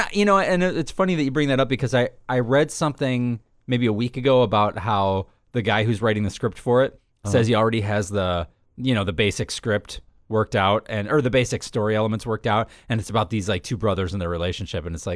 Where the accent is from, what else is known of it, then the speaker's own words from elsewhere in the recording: Chicago, Illinois, United States; You know, and being growing up in the Chicago area, we were kind of lucky because a lot of the big game companies were based out of Chicago.